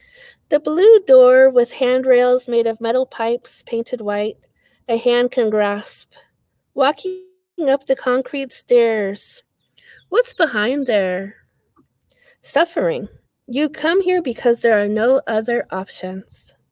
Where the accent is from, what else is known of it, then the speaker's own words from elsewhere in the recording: Santa Maria, California, United States; also born or lived in Lompoc; I come from Santa Maria, California. So I was born in Lompoc near Vandenberg Air Force Base.